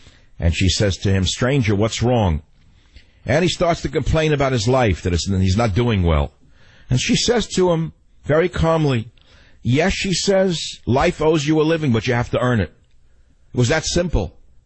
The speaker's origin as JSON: {"language": "English", "region": "New York", "country": "United States", "tie": "born or raised there", "said": "I grew up with it in New York"}